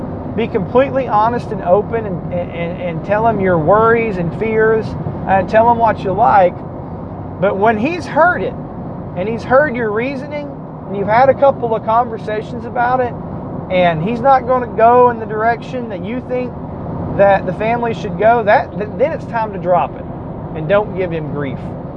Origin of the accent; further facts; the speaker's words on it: United States; So let's think about the United States, because I don't know what goes on anywhere else. I'm from the United States.